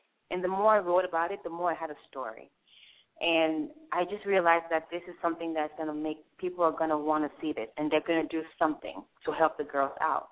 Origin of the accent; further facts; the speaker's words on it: Cameroon; I'm from Cameroon. It's in Central Africa.